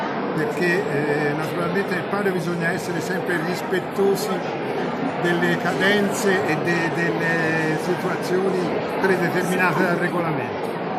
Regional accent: Siena, Tuscany, Italy; Io da senese lo so perfettamente.

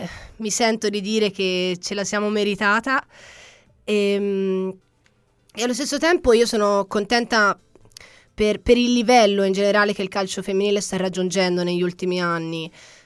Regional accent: Arezzo, Tuscany, Italy; io sono un pochinino senese d'adozione, dai, diciamo la verità. Cioè, so d'Arezzo, come si suol dire, però sono un pochinino senese d'adozione.

